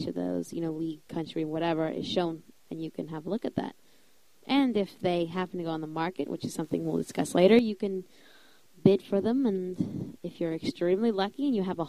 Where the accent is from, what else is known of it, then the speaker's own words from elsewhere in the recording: United States; Since we are both from the United States, it's going to be the NBA, obviously.